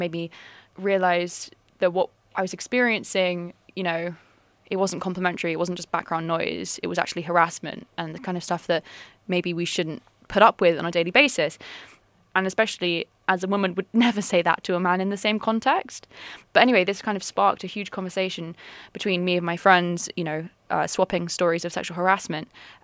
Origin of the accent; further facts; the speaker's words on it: London, United Kingdom; I grew up in London.